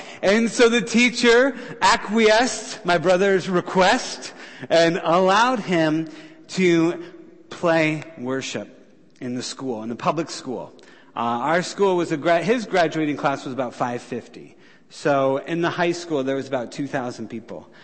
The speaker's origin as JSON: {"language": "English", "region": "New York", "country": "United States", "said": "I'm from New York originally, but they moved down to Memphis. That's why I don't have an accent."}